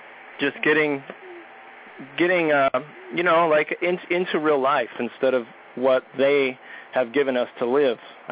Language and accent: English; Hawaii, United States; Yeah, I'm from the Hawaiian Islands.